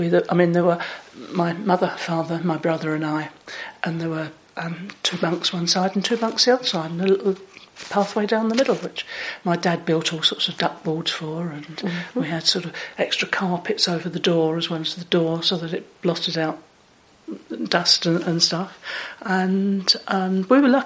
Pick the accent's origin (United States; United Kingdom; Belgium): United Kingdom; London; also born or lived in Hackney; I was born in Hackney in London, within the sound of Bow Bells.